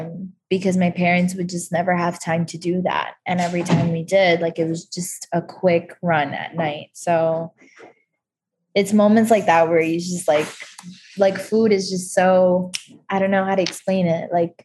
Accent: Jackson Heights, New York, United States; I mean, where I grew up in Jackson Heights, and while yes, like there's a lot of food and there's, it's like a whole thing.

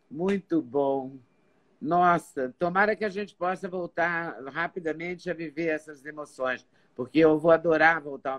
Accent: Juiz de Fora, Minas Gerais, Brazil; Eu sou de Juiz de Fora, eu gosto muito de Juiz de Fora.

